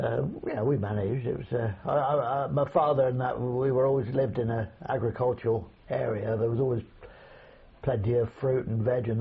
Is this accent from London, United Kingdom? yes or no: no; Didcot, South East England, United Kingdom; I was born at Didcot in Berkshire. Actually, which is now Oxfordshire, I believe, there since the change.